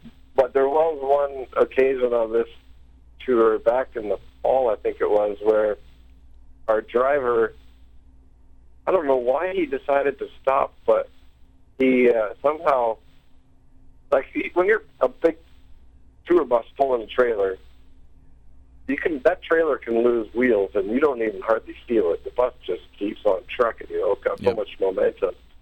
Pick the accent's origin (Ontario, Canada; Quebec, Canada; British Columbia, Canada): Ontario, Canada; growing up in Southern Ontario, I don't know if it's the culture where we are in Waterloo region or what